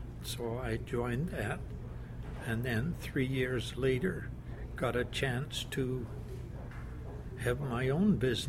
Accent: New Westminster, British Columbia, Canada; also born or lived in Victoria, Canada; I was born in New Westminster, St. Mary's Hospital, 1923, and stayed in New Westminster for 14 years

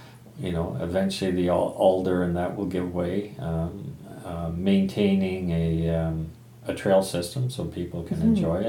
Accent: Vancouver, British Columbia, Canada; I was born in Vancouver

